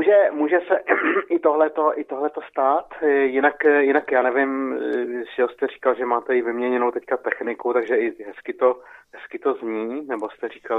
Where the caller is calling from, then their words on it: Kolín, Central Bohemian Region, Czechia; z Kolna, dobrý večer.